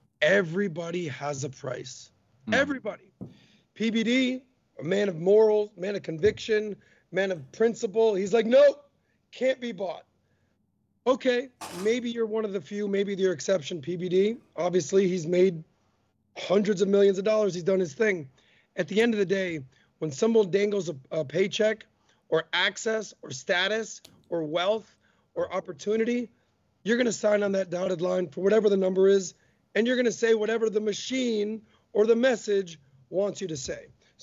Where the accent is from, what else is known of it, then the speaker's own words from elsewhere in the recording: Miami, Florida, United States; born and raised in Miami, been in the scene forever